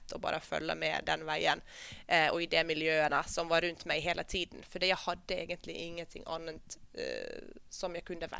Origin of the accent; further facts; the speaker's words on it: Uusimaa, Finland; Norwegian is a second language; now in Norway; med en nederlandsk far og en svensktalende finsk mor, oppvokst i Finland i en kommune hvor alle snakker svensk. Og dette er ikke ved svenske grensen, dette er helt sør i Finland, en time vest fra Helsinki.